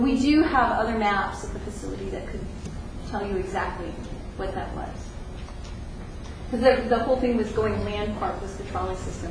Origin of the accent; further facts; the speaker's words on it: California, United States; now in Sacramento, United States; because I came from the Bay Area, and for me, going to Sacramento is going north, and it's really going more east.